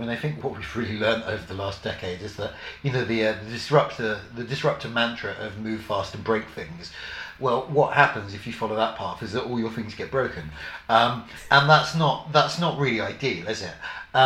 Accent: Havering, London, United Kingdom; I grew up in Havering, out on London's eastern fringe

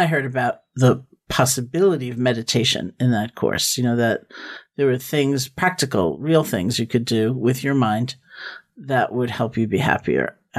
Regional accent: New York City, New York, United States; I grew up in Washington Heights.

